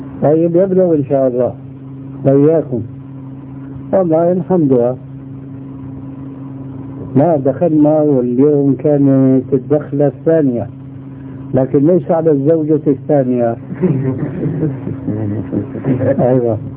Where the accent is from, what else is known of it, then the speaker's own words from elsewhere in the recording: Egypt; أنا مصري كمان.